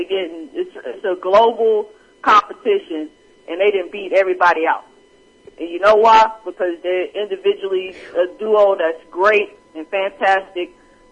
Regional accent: Oklahoma, United States; I'm from Oklahoma. We rep Oklahoma to the fullest.

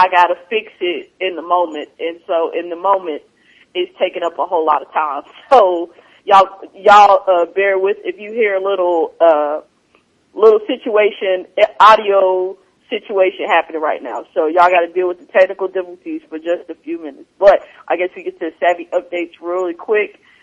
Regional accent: Ardmore, Oklahoma, United States; it's like always when I go back home, you know, to Ardmore, our home, or my hometown, I go back there.

